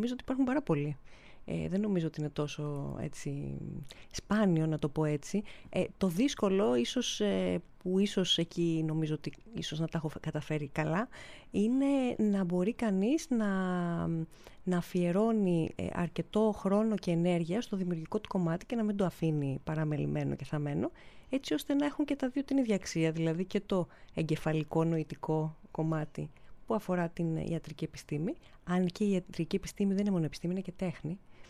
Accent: Athens, Attica, Greece; moved away as an adult; Εγώ γεννήθηκα στην Αθήνα, μεγάλωσα στην Αθήνα, σπούδασα στην Αθήνα την ιατρική και στη συνέχεια έφυγα στο Παρίσι όταν ήμουνα 26 χρονών.

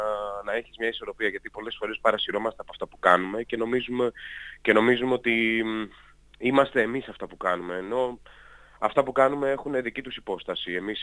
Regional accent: Tinos, South Aegean, Greece; Και γενικότερα και στο χωριό μου στην Τίνο έχουμε παρατσούκλια όλοι, και ο πατέρας μου και οι θείοι μου κτλ.

